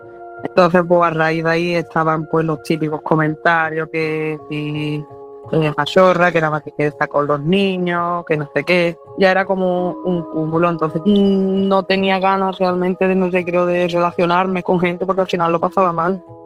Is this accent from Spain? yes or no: yes; La Línea de la Concepción, Andalusia, Spain; soy de Cádiz, un pueblo de La Línea. Tengo 26 años